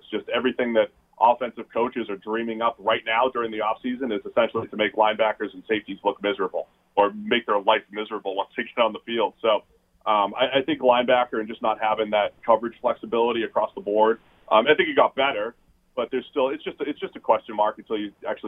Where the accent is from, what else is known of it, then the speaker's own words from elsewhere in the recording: New England, United States; I'm from New England, so it's definitely not Bill Belichick.